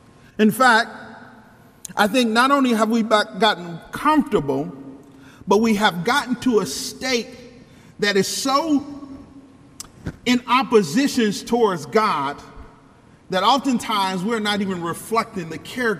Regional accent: Ohio, United States; now in Dallas, United States; I am from Ohio, but I reside in West Dallas, and we get busy down there, man.

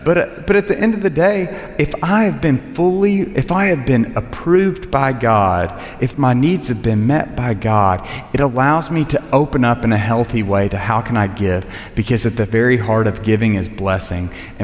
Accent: Tennessee, United States; I'm from Tennessee. It's like a surprise that I got shoes on right now.

